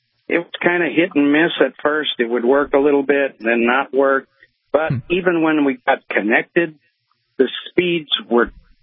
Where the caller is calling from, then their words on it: Birmingham, Alabama, United States; Hello, guys. I'm just about in Birmingham, Alabama.